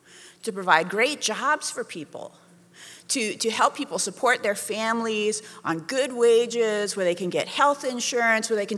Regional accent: Oregon, United States; as a kid, I grew up in Southern Oregon. So my family's actually lived in Southern Oregon in the Rogue Valley for six generations.

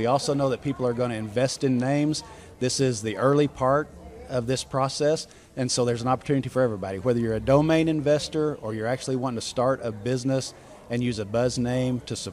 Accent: Little Rock, Arkansas, United States; I'm from Little Rock, Arkansas

